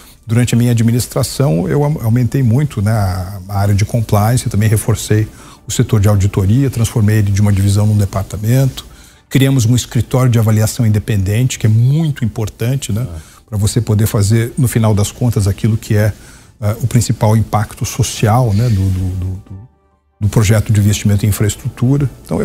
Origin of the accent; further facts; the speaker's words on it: São Paulo, Brazil; eu sou paulista, né